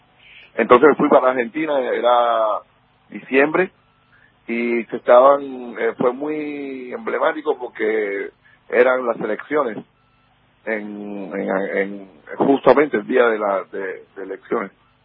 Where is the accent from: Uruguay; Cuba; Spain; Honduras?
Cuba; now in United States; toda esta diáspora de cubanos que luego por cuestiones ideológicas y por cuestiones ya de vida reales, ¿no? Emigramos aquí a los Estados Unidos.